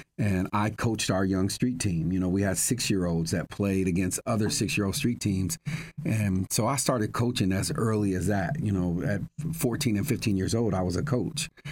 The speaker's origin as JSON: {"language": "English", "region": "Ohio", "country": "United States", "tie": "born or raised there", "said": "I was born and raised in Ohio. I played in Ohio."}